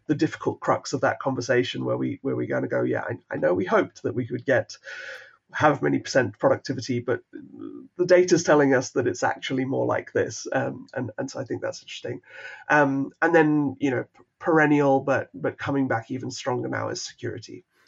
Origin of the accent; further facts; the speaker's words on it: South Africa; I was very lucky growing up in South Africa.